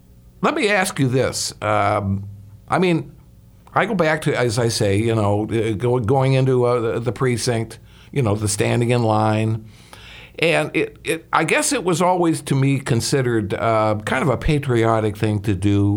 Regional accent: Chicago, Illinois, United States; Yeah, I come from Chicago

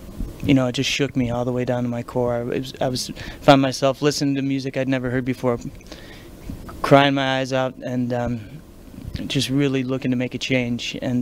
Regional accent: Chicago, Illinois, United States; Yeah, I came to Florida from Chicago in 2016

